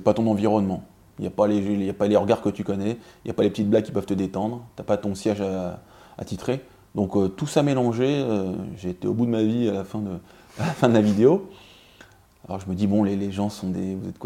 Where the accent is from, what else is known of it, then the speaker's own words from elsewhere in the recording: Paris, Île-de-France, France; Je viens de Paris